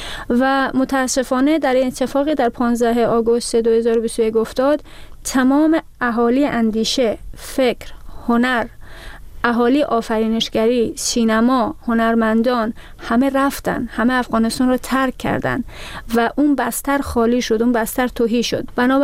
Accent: Slovakia; born or raised there

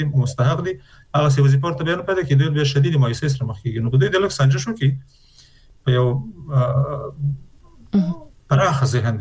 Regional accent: Afghanistan; نو چون موږ د افغانستان خلک یو د افغانستان په هر فرد

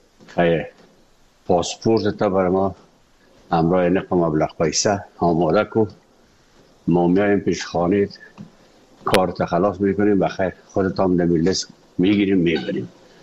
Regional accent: Afghanistan; moved away; وقتی که من از افغانستان بر آمدم

